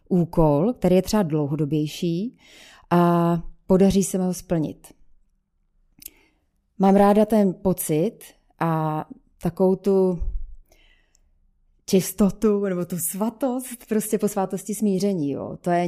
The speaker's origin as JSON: {"language": "Czech", "region": "Zlín Region", "country": "Czechia", "tie": "born or raised there", "said": "Narodila jsem se na Valašsku. Pocházím tedy z takového drsnějšího kraje. A patřím mezi generaci husákových dětí, takže už mi je lehce přes 40."}